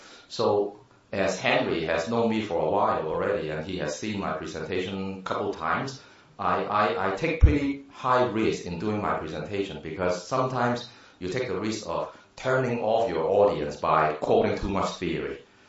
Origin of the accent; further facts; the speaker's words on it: Hong Kong; moved away as an adult; now in United States; I grew up in Hong Kong, and I finished my undergrad degree in mechanical engineering in Hong Kong. But I was an engineer only for 1 year. Then I moved to the States